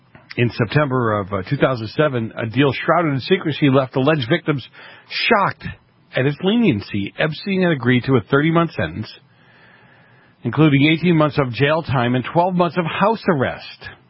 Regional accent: Massachusetts, United States; I grew up in Massachusetts. We have a clue.

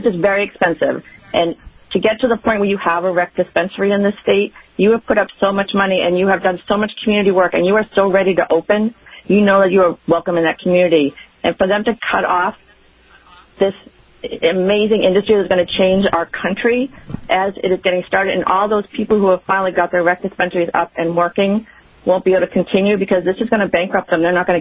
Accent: Massachusetts, United States; I am from Massachusetts. I'm a Puritan just like the rest of us, born and bred

